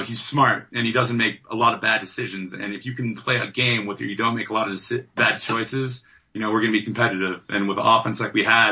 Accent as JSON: {"language": "English", "region": "Colorado", "country": "United States", "tie": "born or raised there", "said": "And, you know, I'm from Colorado. I grew up here."}